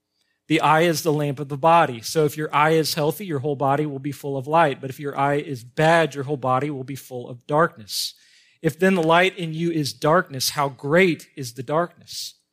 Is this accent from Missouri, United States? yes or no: yes; Kansas City, Missouri, United States; Growing up in Kansas City, one of the things that I like to do as a kid, as a teenager, and still like to do when I visit with my family is go to the Country Club Plaza.